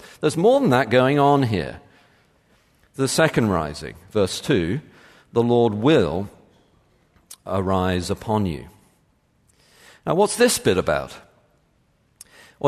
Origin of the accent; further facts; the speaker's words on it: United Kingdom; even in my home country, the United Kingdom